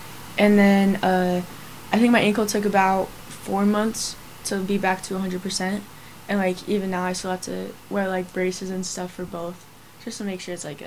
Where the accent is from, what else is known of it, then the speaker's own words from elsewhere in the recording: Salt Lake City, Utah, United States; and I'm a freshman here, and I'm from Salt Lake City, Utah.